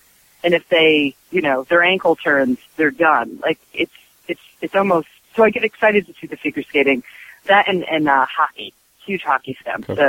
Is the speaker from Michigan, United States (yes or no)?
no; New York, United States; also born or lived in Connecticut; Like I grew up in New York and we moved to Connecticut for a little while.